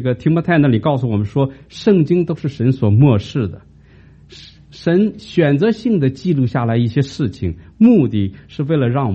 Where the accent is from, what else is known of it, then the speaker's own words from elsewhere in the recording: China; 特别是我们从大陆来的